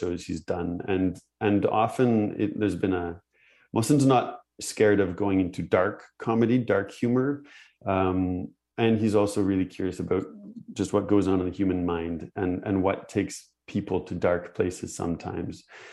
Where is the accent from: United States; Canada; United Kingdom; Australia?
Canada; Nova Scotia; now in Montreal, Canada; I'm from Nova Scotia. I came, I've been almost 20 years.